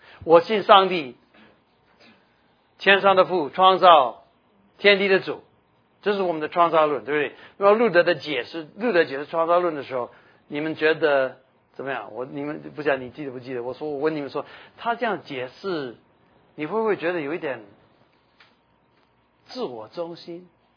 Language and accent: Chinese; United States; 这里我不算，你们才算是老外啊！我是老美。